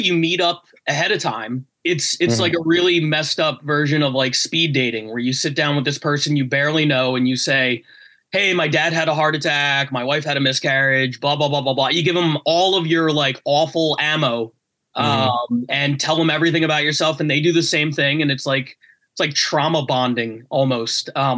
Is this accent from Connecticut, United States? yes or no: no; Philadelphia, Pennsylvania, United States; No, I'm from Philly, like professional.